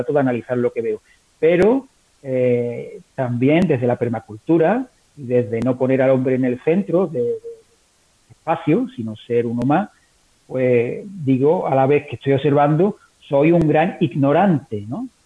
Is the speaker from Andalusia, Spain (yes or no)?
yes; Gerena, Andalusia, Spain; de Gerena, un pueblo que está a media hora de Sevilla. Soy ingeniero técnico agrícola